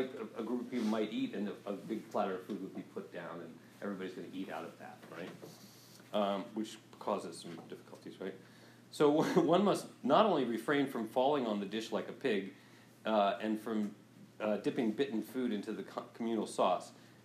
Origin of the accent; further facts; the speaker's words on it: United States; You know, I'm an American, you know, shouldn't you be bringing me food, right?